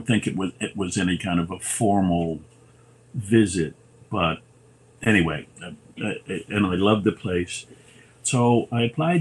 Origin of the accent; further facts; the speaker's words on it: Washington, District of Columbia, United States; also born or lived in India; So I grew up in Washington, first 12 and a half, I guess, years of my life, Washington, D.C. My father was also born in Washington. And then we moved to India for 4 years, where he was in the Foreign Service.